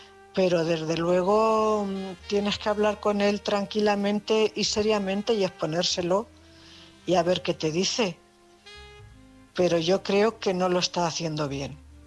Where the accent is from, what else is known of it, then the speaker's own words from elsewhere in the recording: Cuenca, Castilla-La Mancha, Spain; corresponsal de Cuenca.